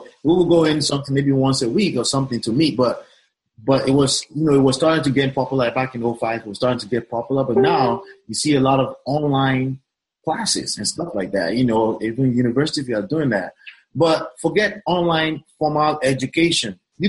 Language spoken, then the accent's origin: English; Nigeria; I'm Nigerian